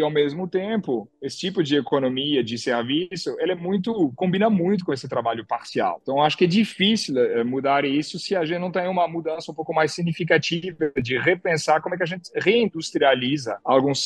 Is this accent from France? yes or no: yes; France; Portuguese is a second language; Obviamente tem alguma heterogeneidade, eu sou francês, então aconteceu com maior força na França